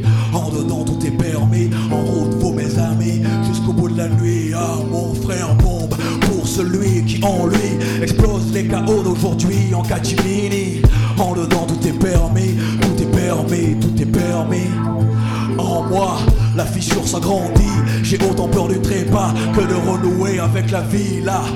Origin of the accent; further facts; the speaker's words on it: Béziers, Occitanie, France; Donc nous, c'est … on vient de Béziers, petite ville proche de Montpellier. Biterrois, le Biterrois même